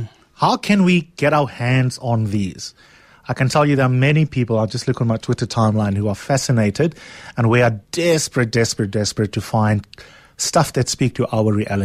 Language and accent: English; South Africa; first language Afrikaans; English is a second language; even though Afrikaans is, in my case, my mother tongue.